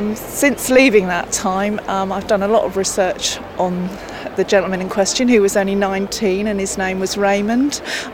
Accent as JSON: {"language": "English", "region": "South East England", "country": "United Kingdom", "said": "I'm from the New Forest in Hampshire in England."}